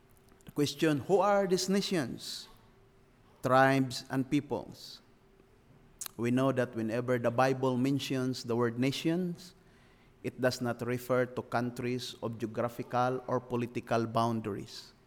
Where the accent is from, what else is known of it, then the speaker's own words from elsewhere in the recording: Philippines; When you say mission, as a Filipino, we are the product of missionaries, the American missionaries, went to the Philippines, preached the gospel.